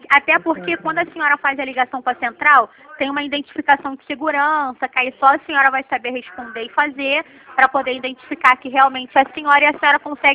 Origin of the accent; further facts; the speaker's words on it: Rio de Janeiro, Brazil; eu sou aqui do centro do Rio, né?